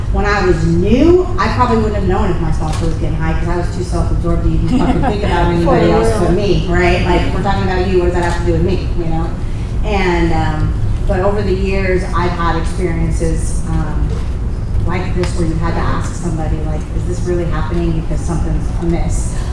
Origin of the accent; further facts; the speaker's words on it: California, United States; I'm an addict. And I am here visiting from California.